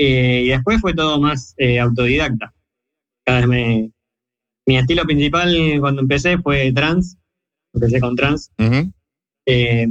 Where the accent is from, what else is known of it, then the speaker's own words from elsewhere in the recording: Córdoba, Argentina; now in La Plata, Argentina; Yo soy de Córdoba, pero bueno, hace casi un año ya me mudé para acá.